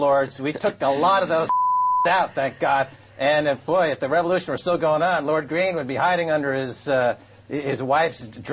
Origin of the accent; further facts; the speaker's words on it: United States; I can take pride in that as an American